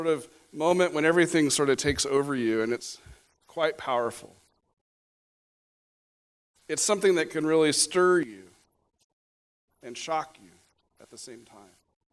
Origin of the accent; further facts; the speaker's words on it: El Dorado, Kansas, United States; I was standing on Central Avenue in my hometown of El Dorado, Kansas.